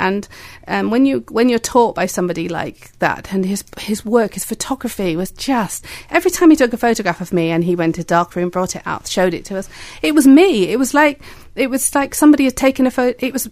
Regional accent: Bahrain; I was brought up in Bahrain. I lived in Bahrain, and I lived next door to a Shia village.

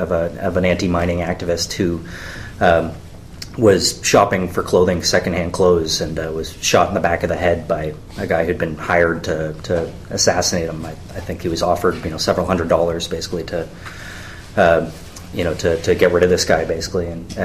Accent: Canada; As a Canadian, I feel, you know, we're so privileged.

